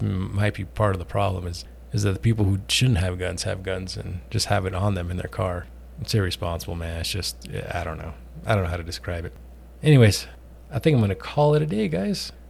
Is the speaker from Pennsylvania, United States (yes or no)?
no; New Mexico, United States; I'm from New Mexico. Well, I live in New Mexico, and I grew up here, but, you know, I love it here.